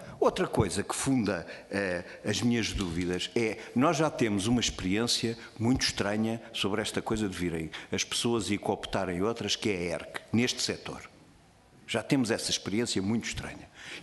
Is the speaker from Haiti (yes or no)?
no; Portugal; Portugal somos nós é que somos portugueses, somos estas pessoas